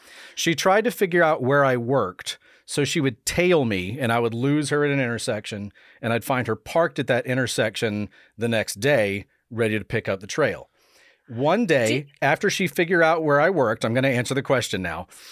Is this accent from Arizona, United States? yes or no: no; Alabama, United States; I grew up in Alabama.